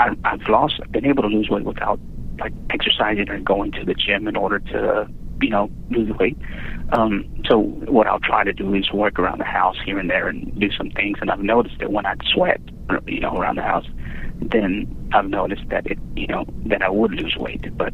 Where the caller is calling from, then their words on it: Houston, Texas, United States; I'm calling from Houston, and I asked my brother to tune in L.A.